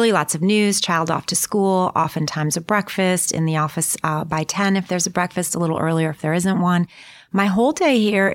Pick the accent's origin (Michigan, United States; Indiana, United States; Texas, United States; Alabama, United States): Michigan, United States; now in New York, United States; I grew up in Michigan. I was raised there. And I came here. It was the late 70s.